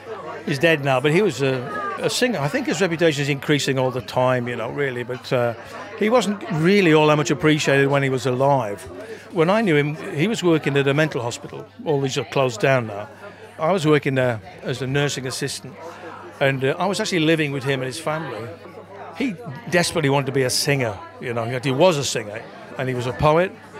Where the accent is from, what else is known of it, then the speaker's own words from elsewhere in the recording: Lytham St Annes, North West England, United Kingdom; it was a gang I grew up with near Blackpool, Rhythm St. Anne's.